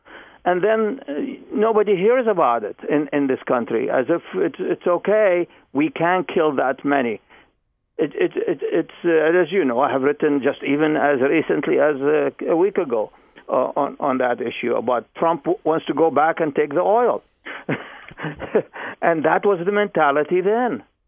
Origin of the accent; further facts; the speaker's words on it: Iraq; Here is a country in Iraq, and I'm from Iraq originally